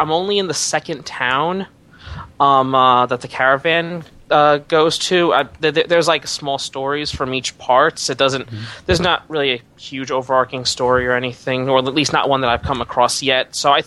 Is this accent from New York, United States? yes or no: yes; Long Island, New York, United States; I'm from Long Island, actually. We are the suburbs of New York City.